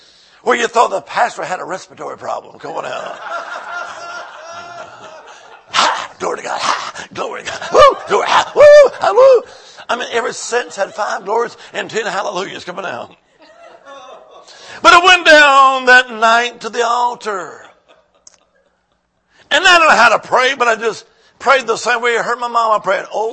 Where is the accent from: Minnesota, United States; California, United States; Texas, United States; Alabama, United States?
Alabama, United States; Plus I was raised in Alabama and I say, hey, y'all watch this.